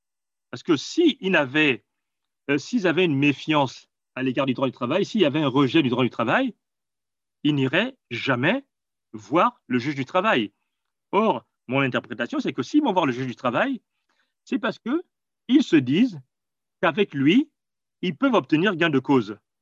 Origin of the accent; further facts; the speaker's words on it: Gabon; Je viens du Gabon, un pays où 80% de la population vit en ville.